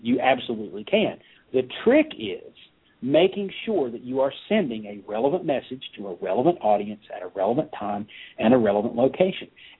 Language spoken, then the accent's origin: English; Pikeville, Kentucky, United States; my mother – who lives in my hometown of Pikeville, Kentucky, which is a town of 7,000 people in Appalachian, in eastern Kentucky in the hills. And, yes, I am a hillbilly.